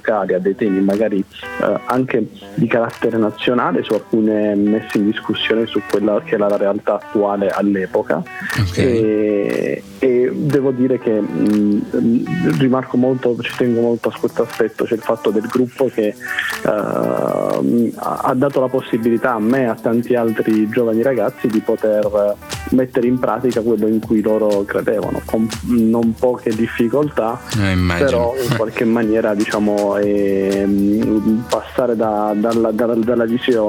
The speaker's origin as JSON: {"language": "Italian", "town": "Ginosa", "region": "Apulia", "country": "Italy", "tie": "born or raised there", "also_born_or_lived": "Bari", "said": "Nato nel 1986, sono nato a Bari, ma residente, sempre vissuto a Ginosa, tranne per il periodo dell'università e di un percorso lavorativo che ho fatto qualche anno fa."}